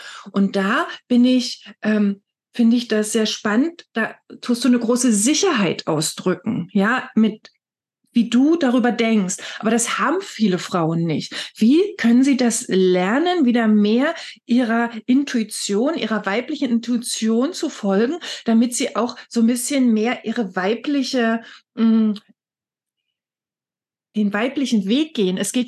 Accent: East Germany, Germany; Also ich bin ja auch selbst in der DDR groß geworden.

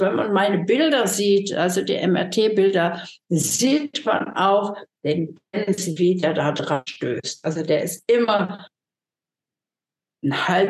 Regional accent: Hesse, Germany; also ich komme aus dem Taunus

